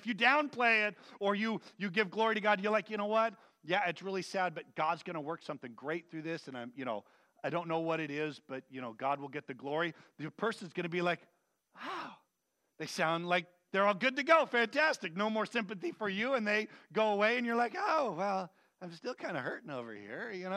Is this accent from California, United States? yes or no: yes; Vacaville, California, United States; Growing up in Vacaville, there's a thing called the Wooz, W-O-O-Z, and it was a movable maze.